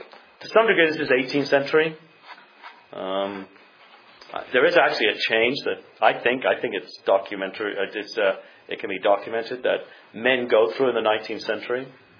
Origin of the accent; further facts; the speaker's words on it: United Kingdom; Growing up in Britain, this is something you'd associate with, you know, the Southern Europeans.